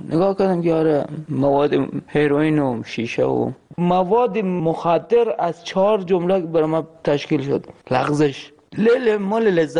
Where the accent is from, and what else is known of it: Afghanistan; moved away